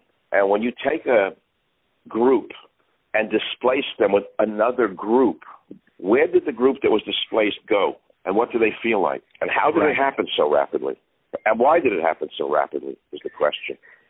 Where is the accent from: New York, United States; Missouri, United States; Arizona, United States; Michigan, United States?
New York, United States; Manhattan; I was born in Manhattan. I'm actually one of the few native Manhattanites left on the planet.